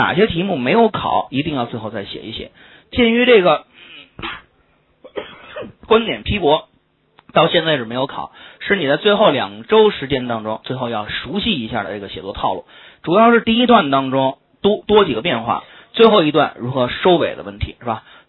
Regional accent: China; 就拿这个段落来看，我们中国人会怎么说呢？

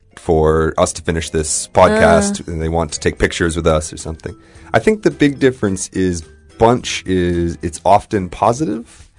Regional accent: Canada; I actually wrote it T-O-N-N-E, but that's just because I'm Canadian.

